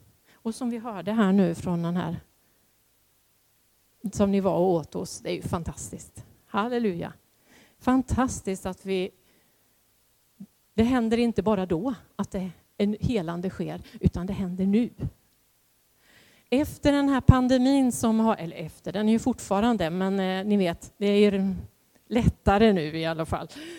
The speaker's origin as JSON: {"language": "Swedish", "town": "Karlskrona", "region": "Blekinge", "country": "Sweden", "said": "jag är då från Karlskrona."}